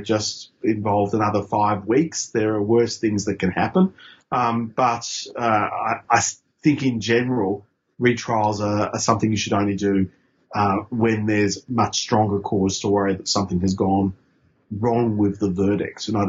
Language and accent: English; Queensland, Australia; because I grew up in Queensland under Joe Bjelke-Petersen.